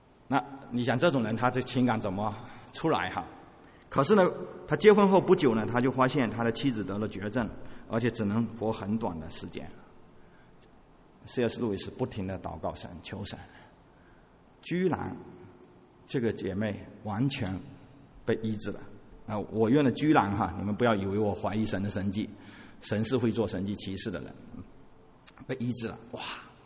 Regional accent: China; 有可能会像我们中国人，我们这一代的年轻人、老年人、中年人

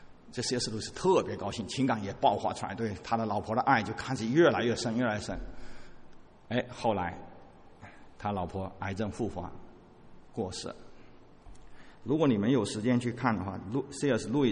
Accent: China; 有可能会像我们中国人，我们这一代的年轻人、老年人、中年人

